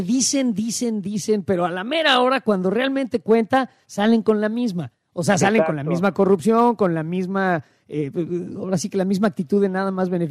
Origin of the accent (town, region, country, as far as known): Mexico